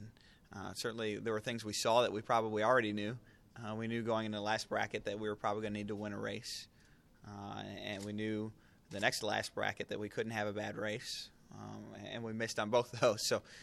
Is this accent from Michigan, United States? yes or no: yes; Detroit, Michigan, United States; Yeah, growing up. Well, I was from Detroit, so, you know, hockey's a pretty big deal in Detroit.